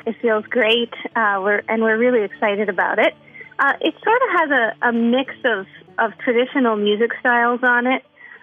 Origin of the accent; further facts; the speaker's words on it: Ontario, Canada; I grew up in the Ottawa Valley, where there's a strong tradition of fiddling and step dancing, unique to that region.